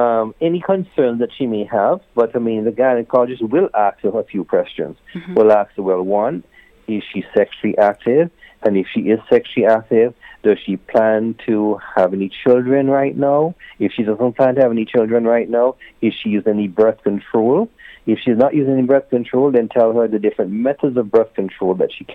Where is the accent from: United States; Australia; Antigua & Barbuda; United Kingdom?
Antigua & Barbuda; also born or lived in Canada; So, I'm born and raised in Antigua, and then I went away to Canada, where I studied and specialized in obstetrics and gynecology.